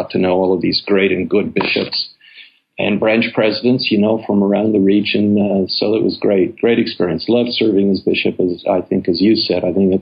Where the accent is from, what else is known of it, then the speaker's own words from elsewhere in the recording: Salt Lake City, Utah, United States; moved away as an adult; now in Boston, United States; I was born and raised in Salt Lake City. I spent my first 19 years in Salt Lake City and then have spent the rest of my life in Boston and in New England.